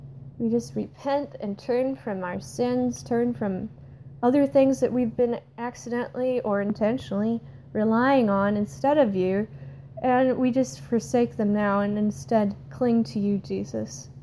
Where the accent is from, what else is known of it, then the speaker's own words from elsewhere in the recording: Cherokee, Iowa, United States; I personally wish to give a shout out to KCHE in my hometown of Cherokee, Iowa.